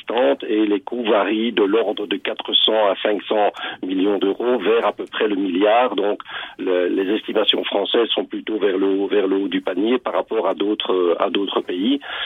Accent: Belgium; moi je suis belge, j'ai travaillé à la Commission européenne.

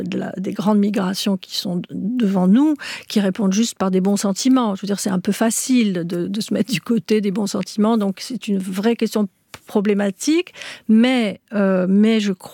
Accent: Tunisia; born there; moi, je suis née en Tunisie, mon père est né en Tunisie, ma grand-mère, je crois, est née en Tunisie aussi. Donc voilà, la Sicile, c'était vraiment une origine très lointaine.

